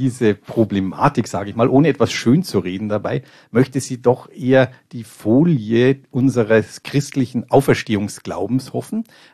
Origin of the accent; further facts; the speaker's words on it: Munich, Bavaria, Germany; Ich komme ja aus München und nicht aus dem Rheinland oder aus sonstiger Karnevalshochburg.